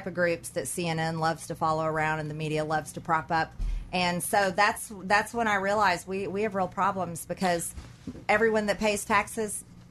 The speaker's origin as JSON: {"language": "English", "country": "United States", "said": "And I absolutely love being an American woman."}